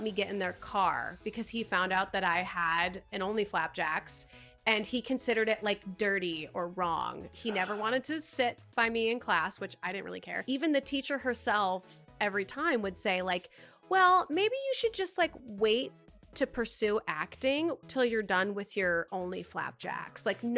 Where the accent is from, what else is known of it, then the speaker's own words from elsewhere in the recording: Minnesota, United States; also born or lived in Orlando; now in Los Angeles, United States; For those of you that don't know, I moved from Orlando to LA. So it's, even moving to Orlando had like a strange aura about it because I'm originally from Minnesota